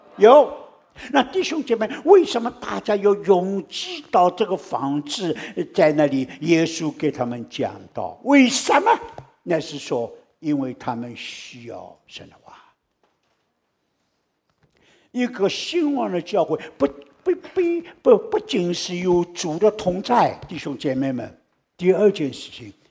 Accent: Taiwan; 我们从台湾来的，

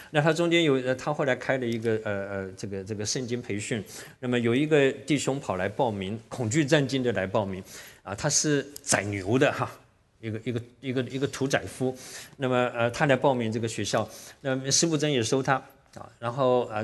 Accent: Taiwan; 我至少我在台湾长大的那么多年来

